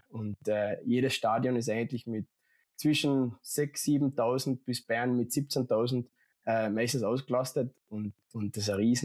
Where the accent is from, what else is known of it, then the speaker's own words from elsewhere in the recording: Austria; als Österreicher im Hockeyland Schweden habe ich gekriegt